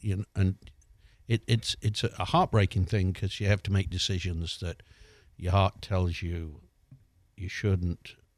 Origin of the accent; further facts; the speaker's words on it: England, United Kingdom; as an Englishman, born Englishman